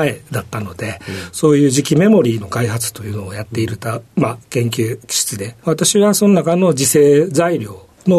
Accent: Ibaraki, Osaka, Japan; 大阪の北摂茨城市の、まあ、生まれ育ちですね。

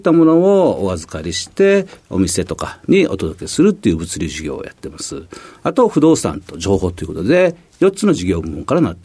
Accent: Imabari, Ehime, Japan; 愛媛県の今治出身ですので、まあ、今治西高校という高校でしたのでね

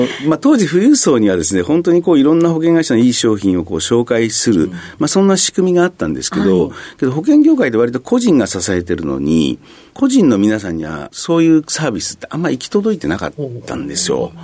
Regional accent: Ishikawa, Japan; 石川県の出身です。

